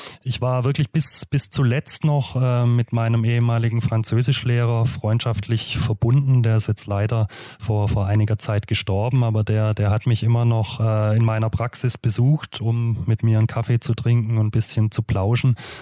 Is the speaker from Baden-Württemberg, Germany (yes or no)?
yes; Stuttgart, Baden-Württemberg, Germany; Ich bin aufgewachsen in den Stadtteilen Stuttgart-Vaihingen und Rohr. Bin in Dürlewang auf die Grundschule gegangen und später dann aufs Hegel-Gymnasium in Stuttgart-Vaihingen.